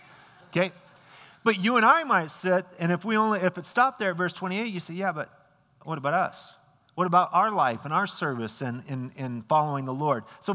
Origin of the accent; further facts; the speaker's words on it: Filer, Idaho, United States; I'm from a little town called Filer down. I always say I'm from Twin. I'm not really from Twin, but it's the most, nobody knows where Filer's at. So even though it is the vacation capital of Idaho.